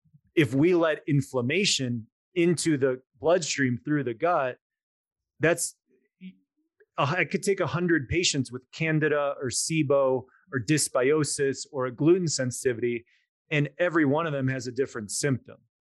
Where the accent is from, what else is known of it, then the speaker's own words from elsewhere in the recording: Chicago, Illinois, United States; I just moved here in December, so I was kind of born and raised in Chicago and lived in downtown Chicago for most of my life, and then it kind of got too violent and too scary to live there last year. So we moved to the mountains.